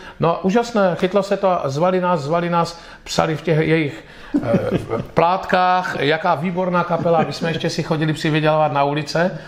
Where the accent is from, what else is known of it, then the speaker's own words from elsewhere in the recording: Vizovice, Zlín Region, Czechia; Já jsem z Vizovic, to je hlavní město slivice